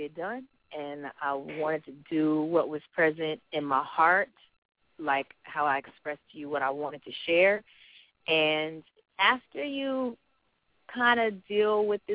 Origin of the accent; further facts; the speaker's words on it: Inglewood, California, United States; I am from Los Angeles.